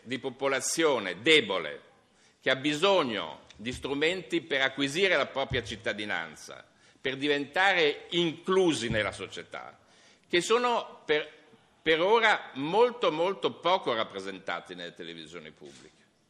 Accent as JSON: {"language": "Italian", "town": "Genoa", "region": "Liguria", "country": "Italy", "said": "io sono genovese quindi sono sensibile al tema dei porti"}